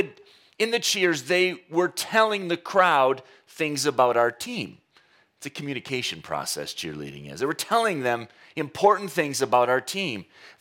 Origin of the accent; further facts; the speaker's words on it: Saginaw, Michigan, United States; I grew up in Saginaw. I was there for an evening this week. I'm sentimentally attached to the place.